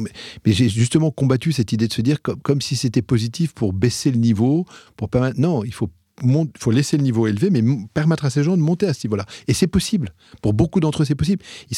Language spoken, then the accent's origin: French; Aix-en-Provence, Provence-Alpes-Côte d'Azur, France; Moi, je venais d'Aix-en-Provence. Je m'imaginais qu'il y avait d'autres choses, mais je ne savais pas ce que c'était.